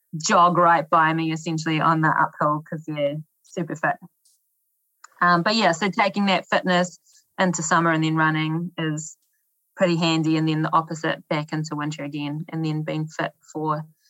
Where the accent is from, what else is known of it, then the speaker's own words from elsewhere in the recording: Dannevirke, Manawatū-Whanganui, New Zealand; In Dannevirke, which is a small town on the North Island.